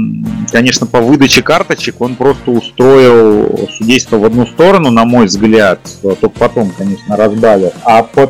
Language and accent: Russian; Armenia; Ну, я, как армянин, существо меркантильное